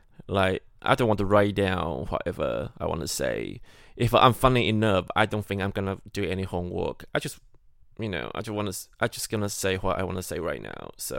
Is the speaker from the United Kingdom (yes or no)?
no; Taiwan; from Taiwan, if you know me.